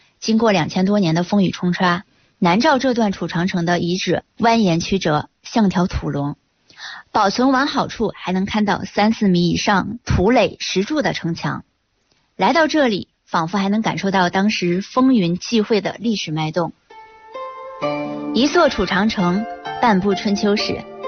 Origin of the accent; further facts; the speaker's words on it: Anyang, Henan, China; 我的家乡是国家历史文化名城河南安阳，在老家河南最近古风盛行